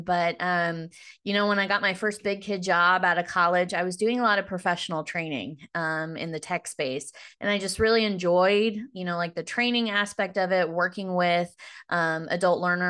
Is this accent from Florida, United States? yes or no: no; Hays, Kansas, United States; I was an undergrad at Fort Hays. I grew up in Hays, Kansas. And so it was easy for me to just choose Fort Hays.